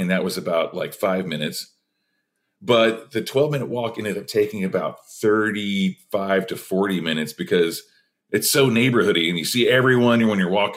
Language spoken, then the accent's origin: English; Oklahoma, United States; You know, I'm from Oklahoma, and I used to go there all the time on tour.